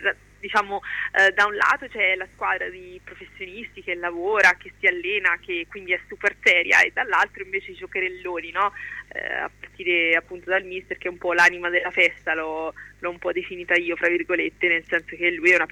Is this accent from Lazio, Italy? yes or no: no; Jesi, Marche, Italy; Allora, io sono di Iesi